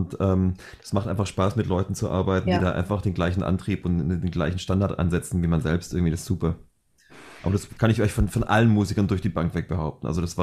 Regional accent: Esslingen, Baden-Württemberg, Germany; born there; Also ich bin in Oberesslingen geboren

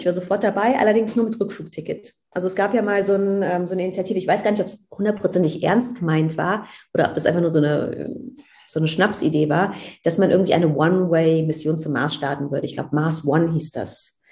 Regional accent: Cologne, North Rhine-Westphalia, Germany; ich komme aus Köln, da gibt es Karneval

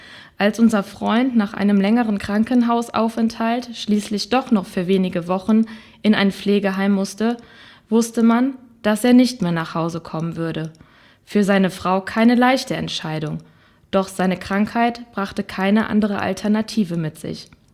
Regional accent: Bladersbach, North Rhine-Westphalia, Germany; Ich komme aus Bladersbach

